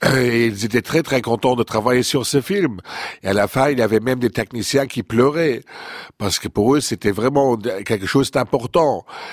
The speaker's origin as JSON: {"language": "French", "country": "Luxembourg", "said": "parce que je suis luxembourgeois"}